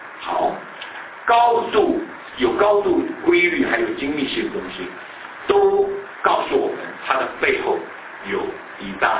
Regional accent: China; now in Burnaby, Canada; 因为我们中国人华人在那边炒地皮，一炒炒成了

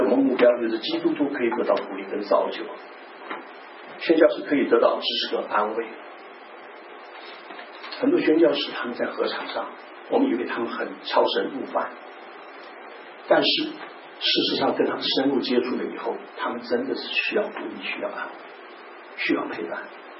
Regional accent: Kaohsiung, Taiwan; also born or lived in Vancouver, Canada; 我的家乡有两个，一个是高雄，一个是温哥华，目前我大部分的基地在高雄，少部分时间回到温哥华来。

